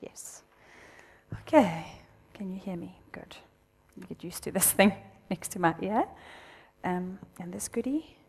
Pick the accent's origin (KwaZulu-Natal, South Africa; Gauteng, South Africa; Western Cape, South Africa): Gauteng, South Africa; Pretoria; first language Afrikaans; English is a second language; Coming from a place of being raised in a Dutch Reformed church, I'm Afrikaans. We grew up in Pretoria.